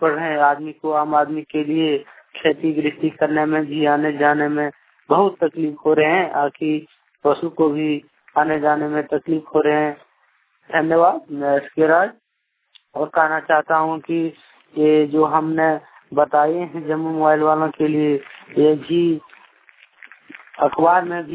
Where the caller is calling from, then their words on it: Deori, India; मैं देवरी प्रखंड से बोल रहा हूँ